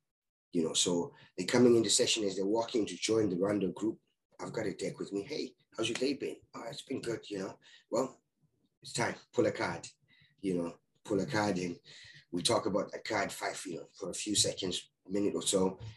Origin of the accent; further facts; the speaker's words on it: Zimbabwe; now in United States; Right now, I'm in Florida in the US. I'm originally from Zimbabwe. I've been doing most of my coaching really in the US since 2008, 2009. Been in Florida since 2011